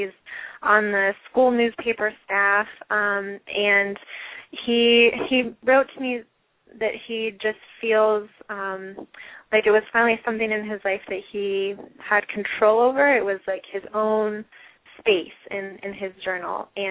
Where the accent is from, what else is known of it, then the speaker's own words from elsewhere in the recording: Ventura, California, United States; especially here in my hometown of Ventura and in inner city Los Angeles, we have an active chapter.